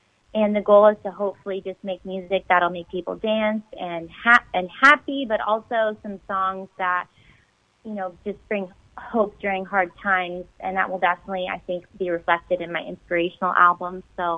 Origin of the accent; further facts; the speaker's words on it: Malibu, California, United States; I'm from Malibu, California, and I've been singing and writing music since I was a little girl.